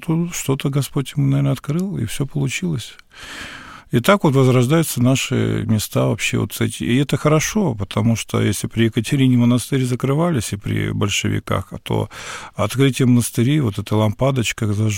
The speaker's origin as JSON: {"language": "Russian", "town": "Apatity", "region": "Murmansk Oblast", "country": "Russia", "tie": "born there", "said": "Я, могу сказать, метис, мама у меня карелка, отец – польская кровь. Вот, я родился на севере, в Апатитах, да. Ну, вот для меня Карелия – родина моя, да."}